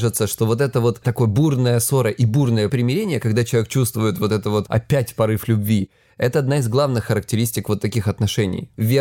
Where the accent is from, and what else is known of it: Krasnodar Krai, Russia